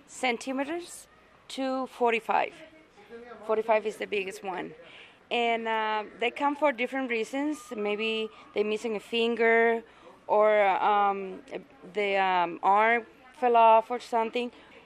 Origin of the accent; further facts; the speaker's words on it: Cuba; This tradition, the way it is now, is more from Mexico, and I'm from Cuba. And I learned that that tradition when I came here.